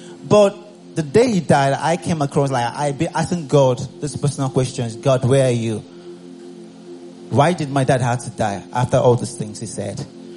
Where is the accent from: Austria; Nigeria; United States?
Nigeria; Abia; because I'm from Abia State.